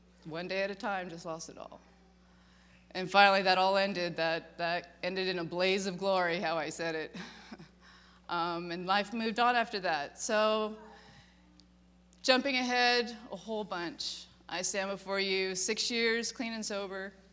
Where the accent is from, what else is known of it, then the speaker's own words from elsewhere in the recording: Reno, Nevada, United States; I'm from Reno. I'm a Nevada chick through and through.